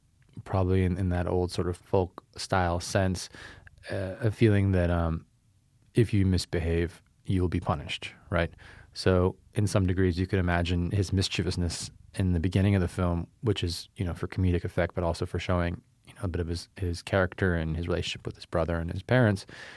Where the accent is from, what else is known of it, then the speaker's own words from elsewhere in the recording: California, United States; I feel like I'm from the Bay Area, from the East Bay